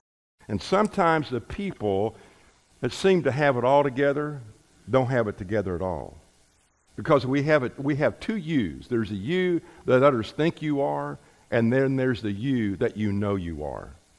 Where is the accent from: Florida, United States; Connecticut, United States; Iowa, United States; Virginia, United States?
Florida, United States; Bradenton; My picture was in the paper almost every weekend in high school in my hometown of Bradenton, Florida, Manatee High School.